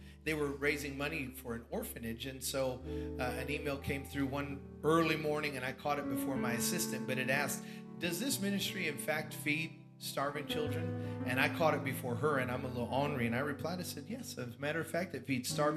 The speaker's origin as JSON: {"language": "English", "town": "Johnson City", "region": "Tennessee", "country": "United States", "said": "you can see that I'm from East Tennessee and my loafers with no socks, right? Amen. This is how we dress over in Johnson City."}